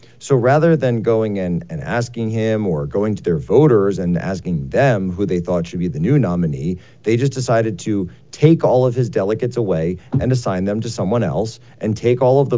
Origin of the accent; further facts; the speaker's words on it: Philadelphia, Pennsylvania, United States; You know, I'm from the Philadelphia area.